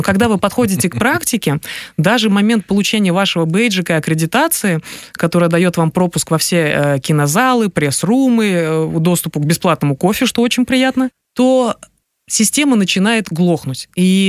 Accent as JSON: {"language": "Russian", "country": "Kyrgyzstan", "said": "мы постеснялись сказать, что мы из Кыргызстана"}